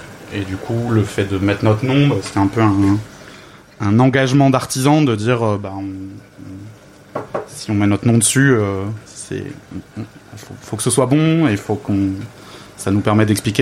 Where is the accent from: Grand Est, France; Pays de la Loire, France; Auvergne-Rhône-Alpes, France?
Grand Est, France; Moi je suis alsacien d'origine, mais j'avais vraiment pas de culture bière